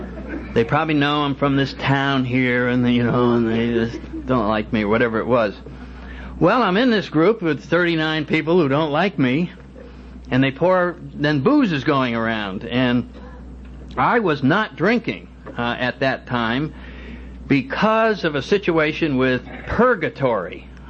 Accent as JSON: {"language": "English", "town": "New Haven", "region": "Connecticut", "country": "United States", "tie": "born or raised there", "said": "I was one of the townies, that was my hometown, and I worked as a steeplejack on the Yale buildings."}